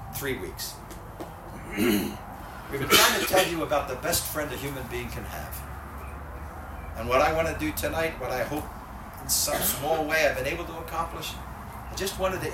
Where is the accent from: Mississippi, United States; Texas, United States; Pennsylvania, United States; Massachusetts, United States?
Pennsylvania, United States; Philadelphia; 1983, Francis Gajewniczek came to the city of Philadelphia, my hometown.